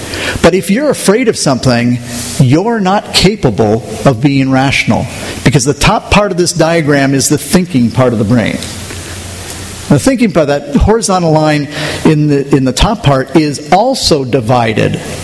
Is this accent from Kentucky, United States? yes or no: no; Milwaukee, Wisconsin, United States; I grew up in Milwaukee. There were all sorts of Germans.